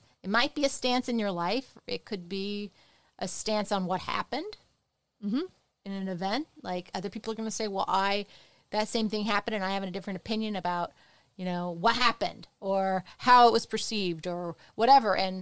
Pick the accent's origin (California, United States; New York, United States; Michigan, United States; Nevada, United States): California, United States; I'm from California, so I'm not sure. But, like, I'm very opinionated, and I'm from California.